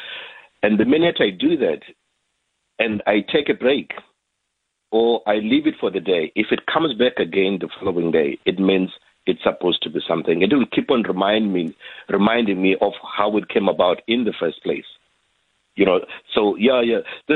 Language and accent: English; Queenstown, Eastern Cape, South Africa; moved away as an adult; now in Cape Town, South Africa; when I left my hometown in Queenstown, I really wanted to pursue my musical career.